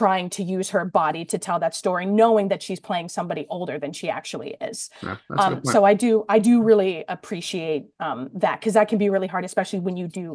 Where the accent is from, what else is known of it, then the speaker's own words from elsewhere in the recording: Louisville, Kentucky, United States; I'm from Louisville.